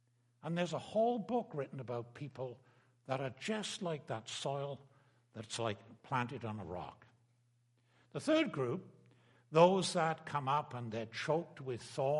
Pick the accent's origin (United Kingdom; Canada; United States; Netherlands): United Kingdom; England; When I grew up in England, my father had, we called it the garden, you would call it an allotment.